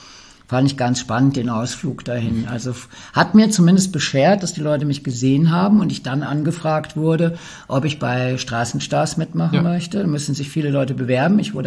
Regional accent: North Rhine-Westphalia, Germany; ich komme aus dem Ruhrpott.

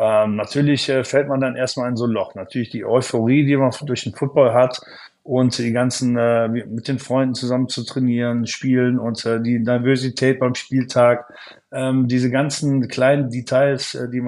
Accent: Cologne, North Rhine-Westphalia, Germany; born or raised there

